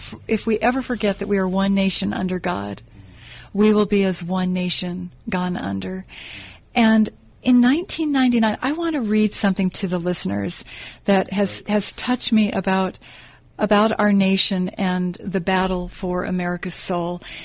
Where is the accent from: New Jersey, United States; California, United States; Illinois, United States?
California, United States; But what has happened to my home state is it is no longer a shining light to the nation, Dr. Campbell.